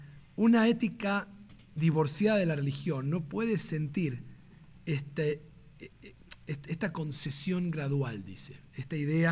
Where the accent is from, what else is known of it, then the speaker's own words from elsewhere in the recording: Argentina; Un argentino, además, difícil. Yo no soy un argentino típico tampoco en algunas cosas, pero...